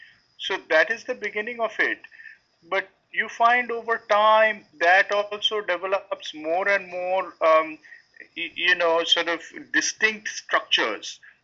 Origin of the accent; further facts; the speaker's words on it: India; We have pride in being Indian, belonging to India as a nation, so to say.